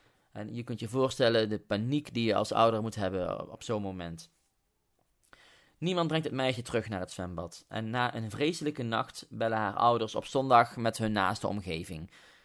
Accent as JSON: {"language": "Dutch", "region": "North Brabant", "country": "Netherlands", "said": "Ik woon ver uit de buurt. Ik kom uit Brabant."}